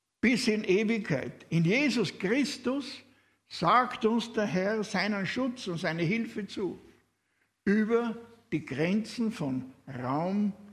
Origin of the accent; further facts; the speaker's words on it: Austria; now in Switzerland; Ich bin kein Schweizer. Ich bin Österreicher.